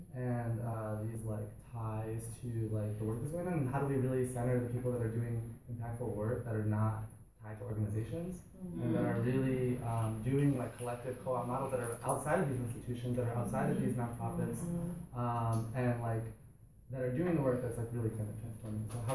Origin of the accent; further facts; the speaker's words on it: Chicago, Illinois, United States; I'm from Chicago.